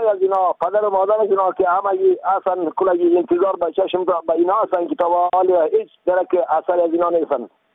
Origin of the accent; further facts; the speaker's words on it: Afghanistan; افغان هستیم مسلمان هستیم از یک مملکت هستیم